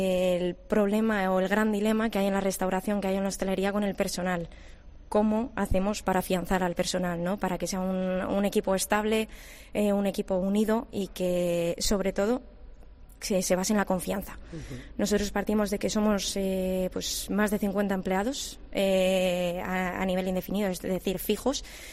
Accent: Madrid, Community of Madrid, Spain; now in San Sebastián, Spain; No, vine, o sea, soy de Madrid, uh-huh. Vine aquí hace 4 años

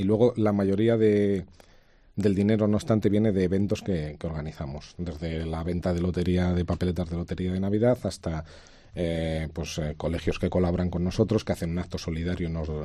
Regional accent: Segovia, Castile and León, Spain; Sí, los seis somos de Segovia.

